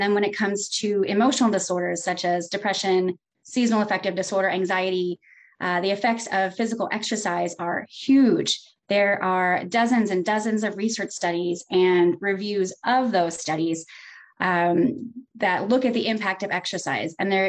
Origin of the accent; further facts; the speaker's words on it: Maryland, United States; moved away as an adult; immediately moved from my home state of Maryland to Fort Benning, Georgia.